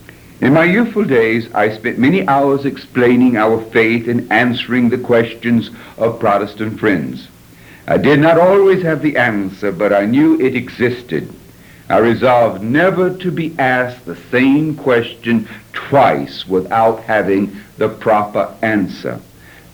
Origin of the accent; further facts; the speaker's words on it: Mississippi, United States; I was born and reared in Mississippi when Catholics were less than 1% of the population.